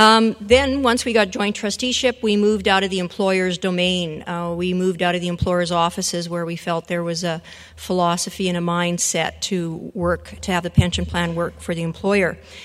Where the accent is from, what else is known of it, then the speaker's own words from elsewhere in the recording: Saskatchewan, Canada; from Saskatchewan